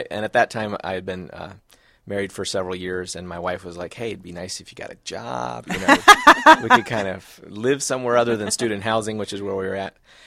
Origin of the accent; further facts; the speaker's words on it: Florida, United States; also born or lived in Michigan; now in Atlanta, United States; I'm not a native. I came from the South, which is really by way of the North, by way of the South kind of a thing. I was born in Michigan, lived in Florida the bulk of my life.